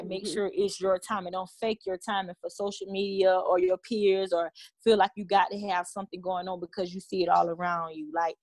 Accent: South Carolina, United States; I'm from South Carolina.

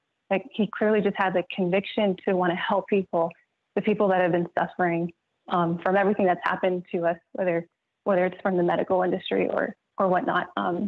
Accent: California, United States; Hi, I'm from the San Francisco Bay Area

